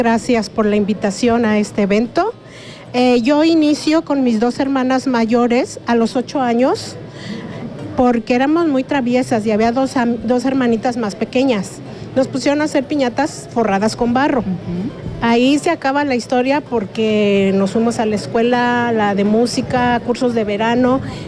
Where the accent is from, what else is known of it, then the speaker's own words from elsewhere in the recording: Mexico City, Mexico; moved away as an adult; now in Morelos, Mexico; me vengo a vivir a Morelos, soy de la Ciudad de México, ya llevo 30 años aquí, o sea, ya soy de aquí.